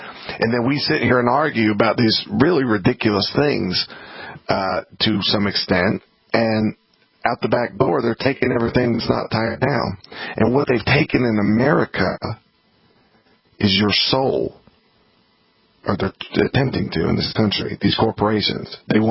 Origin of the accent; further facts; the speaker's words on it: United States; My parents were born here. I think I'm an American.